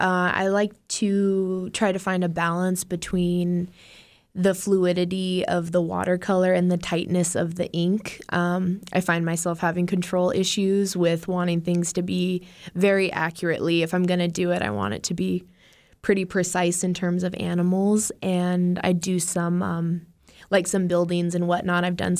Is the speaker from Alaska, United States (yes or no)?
yes; Alaska, United States; growing up on Prince of Wales is an island, so you're constantly surrounded by the ocean.